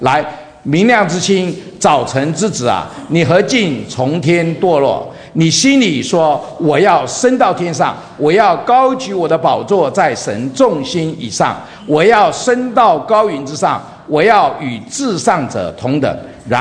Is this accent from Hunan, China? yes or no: no; Dongtai, Jiangsu, China; 我在江苏省，我老家是东台